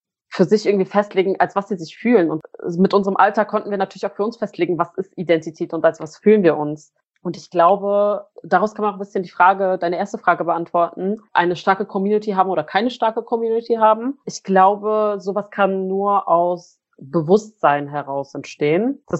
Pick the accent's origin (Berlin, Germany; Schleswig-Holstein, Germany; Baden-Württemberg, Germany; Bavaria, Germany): Berlin, Germany; Also ich komme aus Südberlin. Südberlin ist da sehr türkisch, arabisch, polnisch, russisch geprägt.